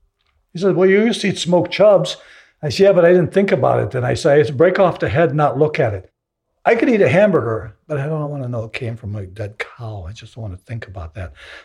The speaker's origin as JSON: {"language": "English", "region": "the South", "country": "United States", "tie": "born or raised there", "said": "But that was part of the ritual of growing up in the South."}